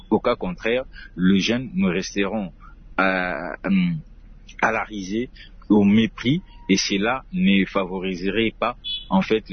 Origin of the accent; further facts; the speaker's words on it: DR Congo; on est Congolais, on appartient à une nation qui est la République démocratique du Congo.